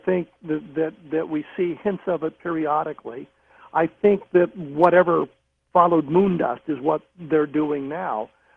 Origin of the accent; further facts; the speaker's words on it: Denver, Colorado, United States; Back when I lived in Denver, was growing up in Denver when I was a high school student.